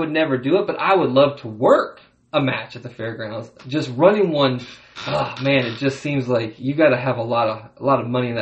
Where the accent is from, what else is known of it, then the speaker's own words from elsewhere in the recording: California, United States; But I am from California, and I am a progressive person.